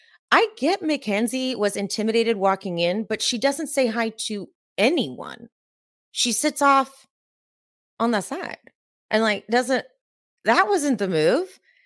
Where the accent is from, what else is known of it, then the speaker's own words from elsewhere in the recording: California, United States; I know I'm from a city, I'm from the Democratic state of California